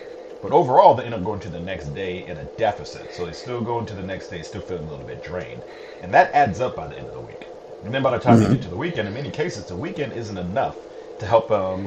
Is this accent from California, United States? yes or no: yes; Los Angeles, California, United States; Well, originally I'm from Los Angeles, California, and back in 2008, once my wife was able to obtain her MSW degree, we said, hey, let's try a new job environment.